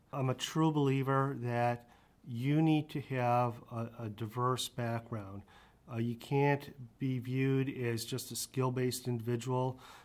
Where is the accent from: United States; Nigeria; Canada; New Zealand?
United States; Buffalo, New York; I'm originally from Buffalo, a nice metropolitan